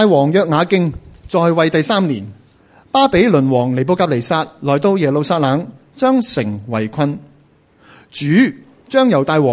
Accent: Hong Kong; 系我哋香港人咧工作实在好忙，啊，翻工好扯，我哋冇咩时间静啊

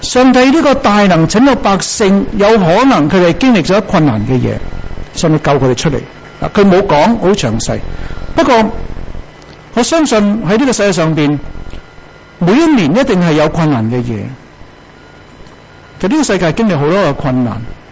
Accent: Hong Kong; 所以新的一年裏面，其實我是盼望我們香港人，無論是政府，無論是人民，我們都尊重愛護這個城市

